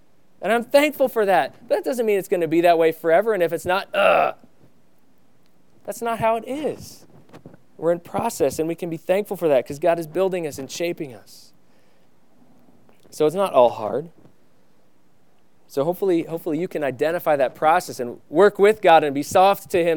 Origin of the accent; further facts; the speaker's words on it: Vermont, United States; That this comes from my childhood. I grew up in Vermont. There was a stream that ran behind my house